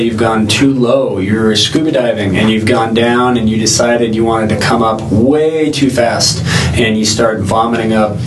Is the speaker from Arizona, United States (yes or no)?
yes; Phoenix, Arizona, United States; I grew up in Phoenix, so I've never had been exposed to either.